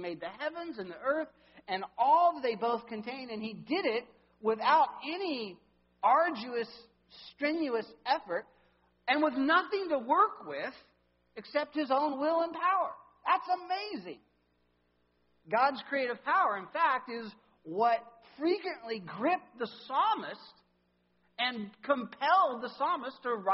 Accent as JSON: {"language": "English", "town": "Chowchilla", "region": "California", "country": "United States", "tie": "born or raised there", "said": "I mean, when I was born and raised in Chowchilla"}